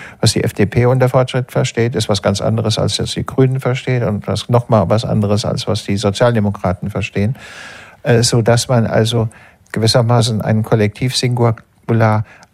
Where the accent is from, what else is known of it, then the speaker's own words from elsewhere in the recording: Hesse, Germany; Ich meine, ich komme aus Hessen, ursprünglich.